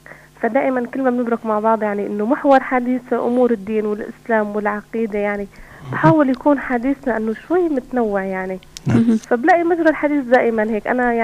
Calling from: Aleppo, Aleppo Governorate, Syria

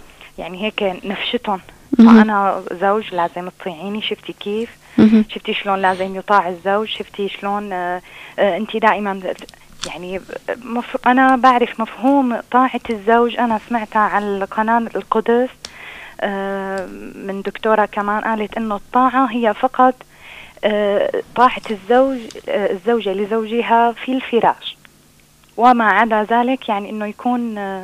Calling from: Damascus, Damascus Governorate, Syria; من الشام عم بحكي.

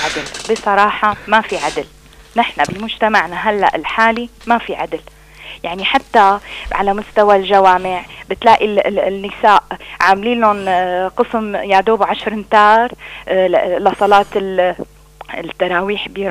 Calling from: Damascus, Damascus Governorate, Syria; من الشام عم بحكي.

